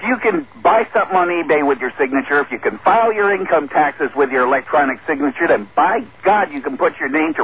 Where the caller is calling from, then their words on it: Santa Maria, California, United States; I'm calling from Santa Maria.